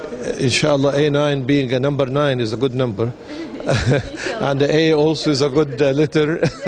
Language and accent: English; Mecca, Makkah Province, Saudi Arabia; I'm an architect from Mecca.